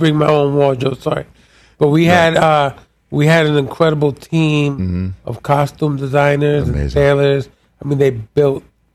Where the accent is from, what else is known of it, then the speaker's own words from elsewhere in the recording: New York City, New York, United States; also born or lived in Puerto Rico; now in Vermont, United States; I was born in Puerto Rico. Grew up in New York City.